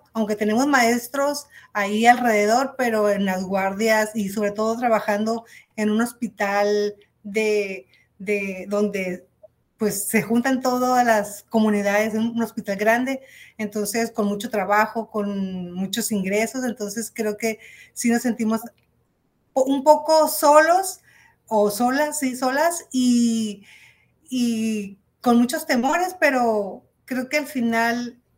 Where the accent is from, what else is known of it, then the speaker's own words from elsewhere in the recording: Mexicali, Baja California, Mexico; Sí, yo estudié en Mexicali, allá nací, allá viví toda mi niñez, mi juventud, estudié en la Universidad Autónoma de Baja California y también ahí hice la especialidad de pediatría en Mexicali y ya por azares del trabajo vine a vivir a Baja